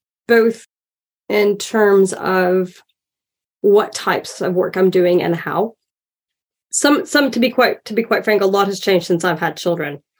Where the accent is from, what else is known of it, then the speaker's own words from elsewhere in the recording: United States; moved away as an adult; now in United Kingdom; as an American living in the UK, something I've really only started to recognize. I mean, I've been here a decade